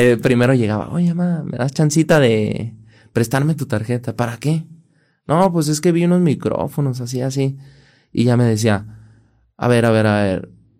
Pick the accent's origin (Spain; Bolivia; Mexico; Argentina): Mexico; Zapotlanejo, Jalisco; Ey, soy de Zapotlanejo, Jalisco.